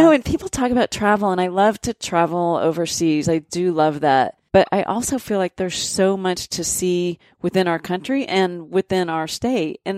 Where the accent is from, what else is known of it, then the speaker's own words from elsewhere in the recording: Texas, United States; But I wasn't proud of being a Texan, and I don't know why that switched, but now Texas is great.